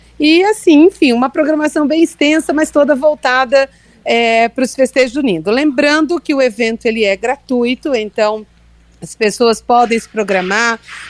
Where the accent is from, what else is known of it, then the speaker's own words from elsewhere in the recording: Northeast Region, Brazil; Eu sou nordestina, então eu tenho sempre a tradição de voltar às minhas origens lá.